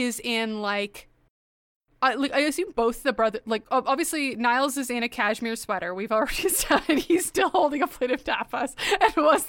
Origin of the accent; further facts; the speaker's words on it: Canada; I'm Canadian.